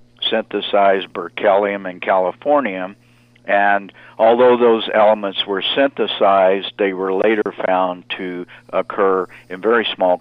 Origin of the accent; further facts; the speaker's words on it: New Mexico, United States; And 2 years later, in my home state of New Mexico